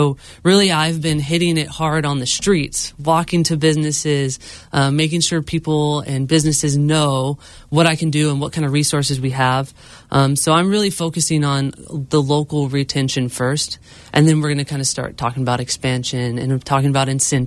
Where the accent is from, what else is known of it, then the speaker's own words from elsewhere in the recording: California, United States; So I grew up in Calaveras County, and coming to Tuolumne County